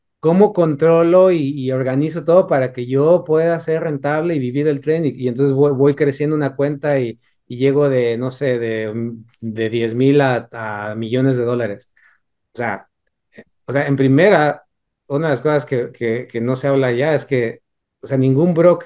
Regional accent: Mexico City, Mexico; yo conozco gente, y esto vengo de la Ciudad de México y he tenido conocidos y familiares

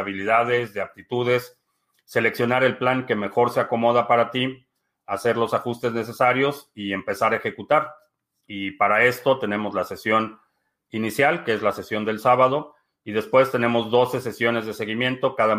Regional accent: Mexico; tenemos muchos malos hábitos de coexistencia como mexicanos

